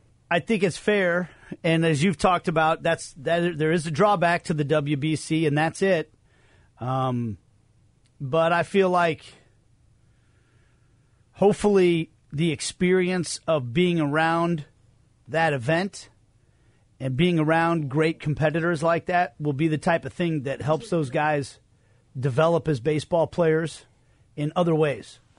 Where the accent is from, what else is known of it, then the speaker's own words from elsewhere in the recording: Kansas City, Missouri, United States; And I'm telling all the guys from Venezuela around me, I'm from Kansas City.